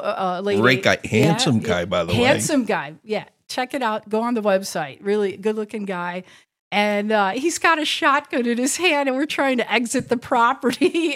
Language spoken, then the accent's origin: English; Chicago, Illinois, United States; you all know that I'm from Chicago originally